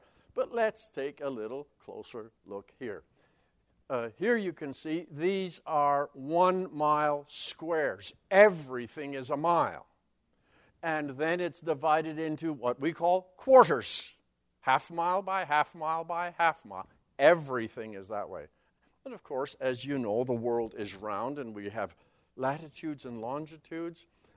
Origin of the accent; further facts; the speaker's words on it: Borden, Saskatchewan, Canada; Here is my hometown of Borden, just off the North Saskatchewan River. I grew up in the RM of Great Bend, rural municipality of Great Bend, named after the Big Bend in the North Saskatchewan River. This is home.